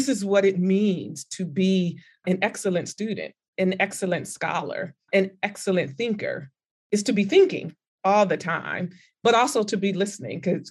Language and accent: English; California, United States; I'm from California, you're from Miami.